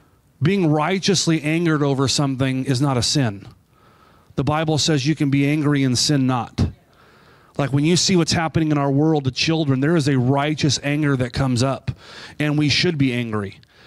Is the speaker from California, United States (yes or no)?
yes; California, United States; Brooke and I grew up in ministry in the Bay Area.